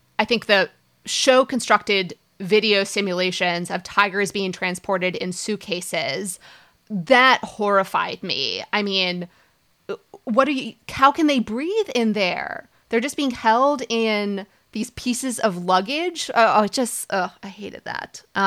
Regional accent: Minnesota, United States; I mean, I grew up in Minnesota. People went hunting, right?

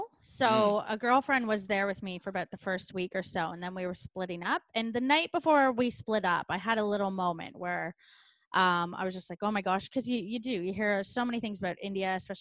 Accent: Ontario, Canada; I grew up near Toronto.

